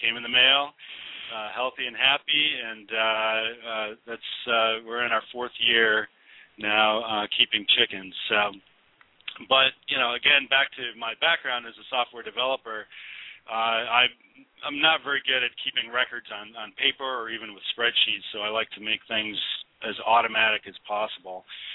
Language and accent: English; Detroit, Michigan, United States; moved away as an adult; now in Brooklyn, United States; I'm originally from Detroit, but then moved to New York City to go to graduate school, and that's where she and I met.